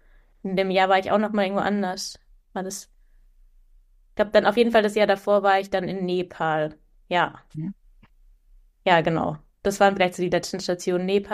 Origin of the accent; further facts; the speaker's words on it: Baden-Württemberg, Germany; moved away as an adult; now in Hamburg, Germany; Ich sitze in Hamburg hier. Ich bin umgezogen vor, ich glaube, 4,5 Jahren nach Hamburg. Also ich komme aus Süddeutschland von der Schweizer Grenze. War auch lange im Süden für mein Studium, also in Freiburg und am Bodensee.